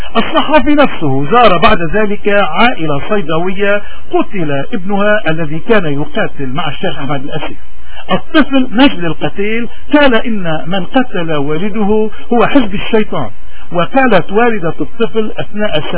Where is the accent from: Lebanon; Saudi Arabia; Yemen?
Lebanon; فرنسا واقفة معنا كلبنانيين وبتأيدنا وحامل همنا وإلى آخره.